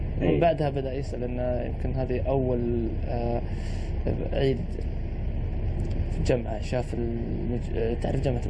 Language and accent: Arabic; Bulgaria; now in United Kingdom; From Bulgaria.